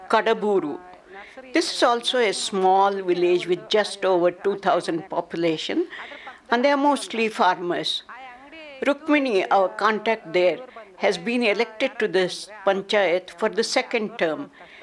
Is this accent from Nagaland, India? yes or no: no; Bangalore, Karnataka, India; from Bangalore, India.